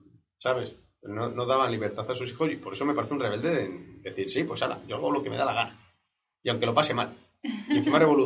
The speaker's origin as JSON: {"language": "Spanish", "town": "Madrid", "region": "Community of Madrid", "country": "Spain", "said": "yo soy de Fuencarral, yo estoy pensando, porque conozco Fuencarral"}